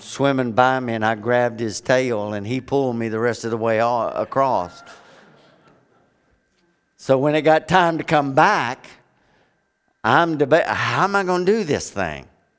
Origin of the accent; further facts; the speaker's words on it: Florida, United States; I grew up in South Florida, one of the best places for a kid to grow up back in the day when I did.